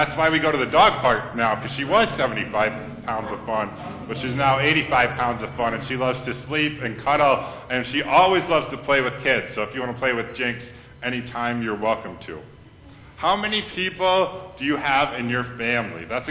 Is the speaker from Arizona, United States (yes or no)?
no; Watertown, Wisconsin, United States; Where am I from? I'm from Watertown, Wisconsin. That's a little dot in the state of Wisconsin.